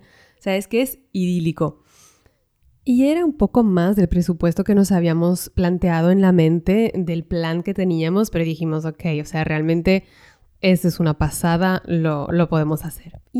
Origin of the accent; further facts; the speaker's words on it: northern France, France; Imagínate para mí que yo vengo del norte de Francia